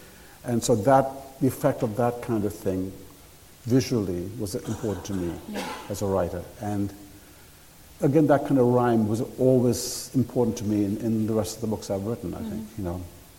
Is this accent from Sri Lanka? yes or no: yes; Sri Lanka; And, you know, I grew up in Sri Lanka, so naturally Westerns, for some strange reason, became a kind of mythology for me.